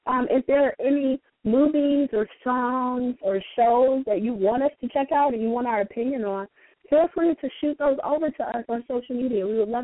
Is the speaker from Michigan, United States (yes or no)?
yes; Michigan, United States; And yes, I know, I'm from Michigan, and I should be ashamed of myself.